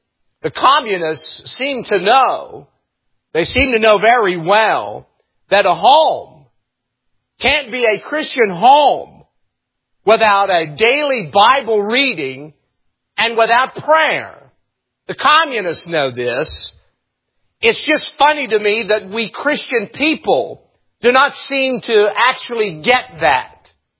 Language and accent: English; West Virginia, United States; Here I am, I'm from West Virginia, and I'm calling you a bunch of communists.